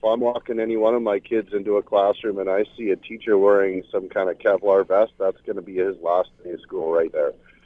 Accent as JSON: {"language": "English", "region": "Saskatchewan", "country": "Canada", "tie": "born or raised there", "said": "I grew up in Saskatchewan, it was back in the 80s when I was in high school"}